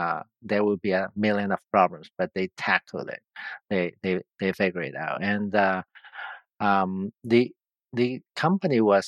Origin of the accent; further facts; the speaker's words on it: Hong Kong; now in Canada; Yeah, born and raised in Hong Kong. And in the late 80s, our family decided to move to Canada.